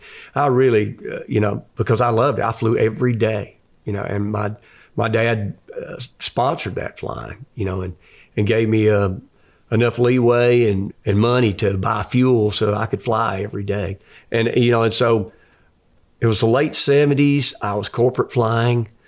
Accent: South Carolina, United States; also born or lived in Pensacola, Florida; I grew up in South Carolina, the upstate. I was actually born in Pensacola, Florida, but I grew up in the upstate in South Carolina, and, you know, just grew up a farm kid.

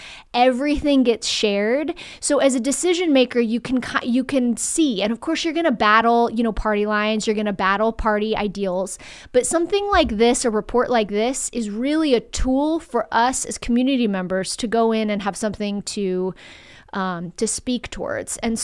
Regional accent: United States; this is why it means something to me as an American, as a mother, as a patient, as a child, as a grandmother.

